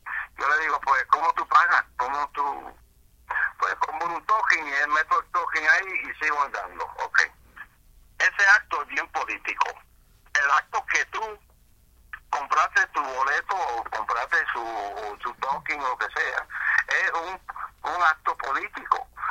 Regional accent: United States; yo vengo de Puerto Rico y soy nacido, criado en los Estados Unidos. Puerto Rico nació en mí, viene siendo.

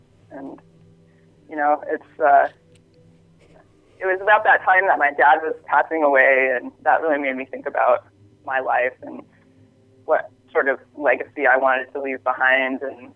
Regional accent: Montana, United States; And I grew up in Montana, so I grew up in a rural area doing more rural farming kind of stuff.

